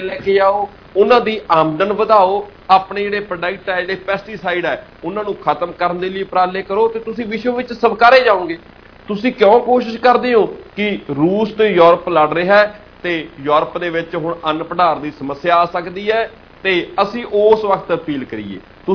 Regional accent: Punjab, India; ਅਸੀਂ ਭਾਰਤੀ ਹਾਂ, ਅਸੀਂ ਪੰਜਾਬੀ ਹਾਂ

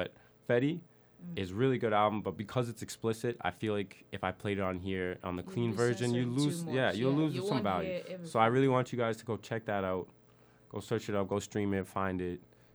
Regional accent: Canada; I'm from Canada and that's what it is.

